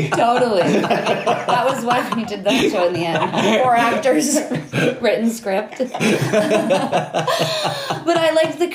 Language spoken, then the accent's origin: English; New Hampshire, United States; New Hampshire.